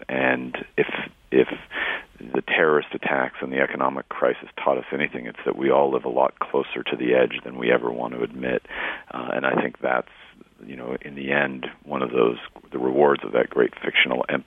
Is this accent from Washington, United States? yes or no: yes; Spokane, Washington, United States; Statistical Abstract, for my hometown, Spokane, Washington, which I wrote, you know, as an essay, I suppose.